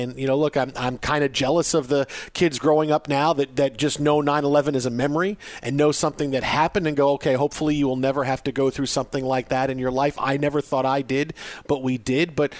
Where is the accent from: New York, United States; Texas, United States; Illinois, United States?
New York, United States; Staten Island; But I grew up on Staten Island